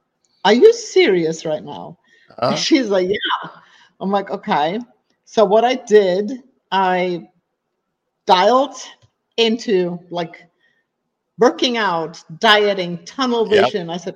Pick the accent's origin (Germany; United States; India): Germany; English is a second language; as you can hear, I have an accent. So I'm from Germany, and I was doing banking in Germany